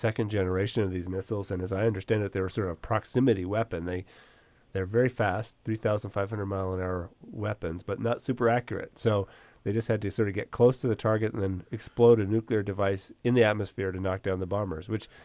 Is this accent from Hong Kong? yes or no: no; Anchorage, Alaska, United States; I grew up here in Anchorage